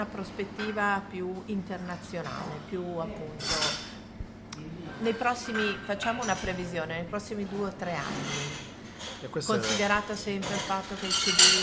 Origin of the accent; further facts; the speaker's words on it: Milan, Lombardy, Italy; io da milanese che ancora mi interrogo su Milano